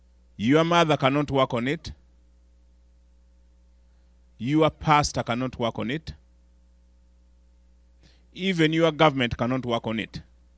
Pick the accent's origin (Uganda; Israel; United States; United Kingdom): Uganda; from Uganda.